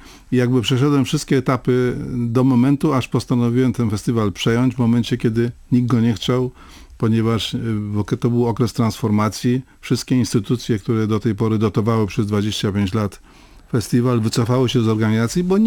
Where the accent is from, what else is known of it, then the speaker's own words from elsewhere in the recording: Sopot, Pomeranian Voivodeship, Poland; born there; Ja się urodziłem w Sopocie, można powiedzieć, blisko Opery Leśnej.